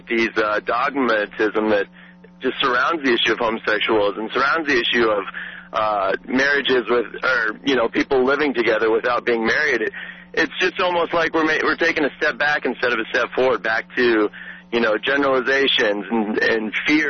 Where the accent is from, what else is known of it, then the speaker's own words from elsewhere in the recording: Colorado Springs, Colorado, United States; But, you know, I come from Colorado Springs, and I was raised in a, I'd say, conservative community.